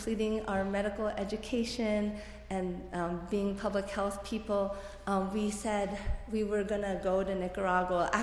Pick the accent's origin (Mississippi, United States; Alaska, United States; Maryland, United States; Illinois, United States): Maryland, United States; Potomac; growing up, I grew up in Potomac, Maryland, which is right outside of DC